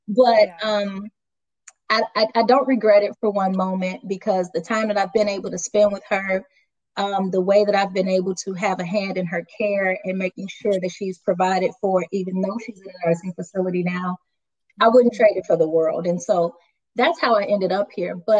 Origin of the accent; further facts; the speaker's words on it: Chicago, Illinois, United States; moved away as an adult; now in Raleigh, United States; but I'm from Chicago. I've always taught in Chicago. I just moved to Raleigh, North Carolina, 4 years ago in March.